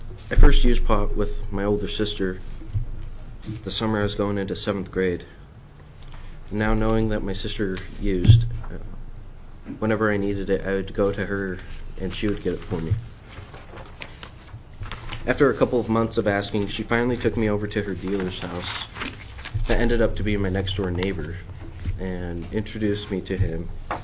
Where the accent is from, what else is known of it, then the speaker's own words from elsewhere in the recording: Salt Lake City, Utah, United States; born there; now in Petersburg, United States; I'm 17 years old, and I was born in Salt Lake City, Utah. I now live in Petersburg.